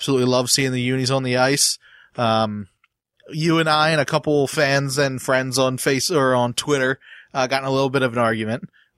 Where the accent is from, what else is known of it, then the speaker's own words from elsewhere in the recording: Maryland, United States; I mean, I was born and raised in Maryland. I'm a Maryland guy.